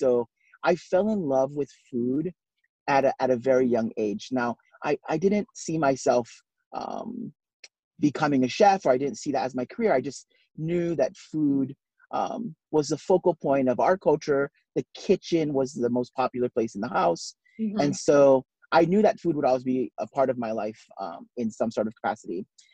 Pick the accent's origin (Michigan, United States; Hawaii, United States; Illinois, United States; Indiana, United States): Hawaii, United States; I grew up in Hawaii, small town on the north shore of Oahu.